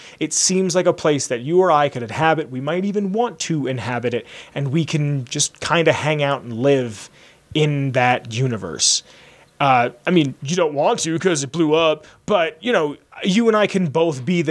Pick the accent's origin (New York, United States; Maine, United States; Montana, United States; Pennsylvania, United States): Pennsylvania, United States; My hometown, they had to build a new bridge. And they wouldn't keep the old one as a walking bridge, which I never fucking understood.